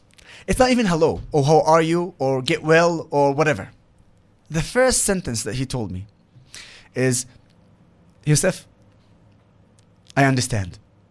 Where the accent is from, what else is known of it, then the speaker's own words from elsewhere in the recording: Nazareth, Northern District, Israel; I'm from Nazareth, the largest Arab city in Israel.